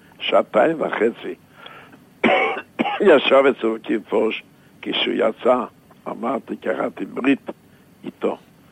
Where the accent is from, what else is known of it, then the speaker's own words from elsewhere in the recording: Jerusalem, Jerusalem District, Israel; born there; אני נולדתי במזכרת משה.